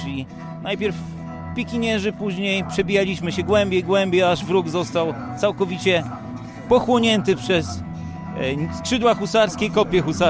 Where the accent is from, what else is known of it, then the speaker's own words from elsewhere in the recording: Podlaskie Voivodeship, Poland; Także pochodzimy z Podlasia, z Białegostoku, ale i z Grajewa i z innych miejscowości Podlasia.